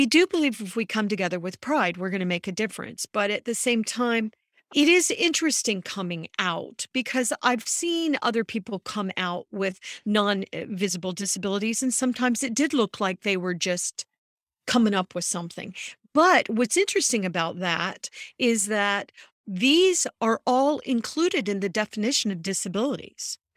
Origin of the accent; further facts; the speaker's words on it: United States; I understand how you use the word protection because I'm also an American.